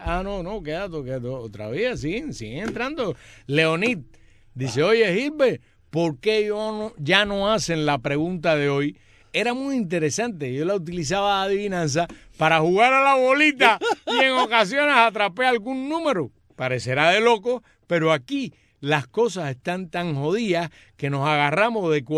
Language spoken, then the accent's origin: Spanish; Villa Clara, Cuba; Soy de Villa Clara.